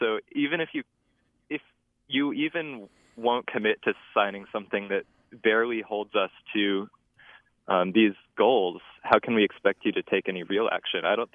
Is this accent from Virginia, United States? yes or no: no; Montpelier, Vermont, United States; I'm actually calling from Middlebury. I'm at Middlebury College, but I'm from Montpelier.